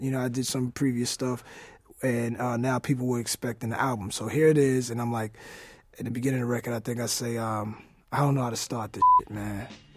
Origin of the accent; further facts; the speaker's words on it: New York City, New York, United States; It was just to represent MCing hip hop music, and it just so happened I'm from New York.